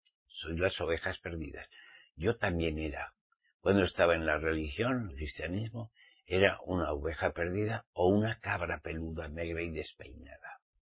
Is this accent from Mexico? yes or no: no; Spain; como española, a nosotros los españoles nos gusta mucho el jamoncito con tomate